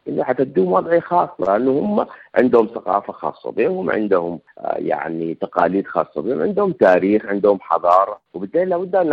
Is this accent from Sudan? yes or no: yes; Sudan; احنا بقينا سودانيين معروفين في العالم اننا سودانيين.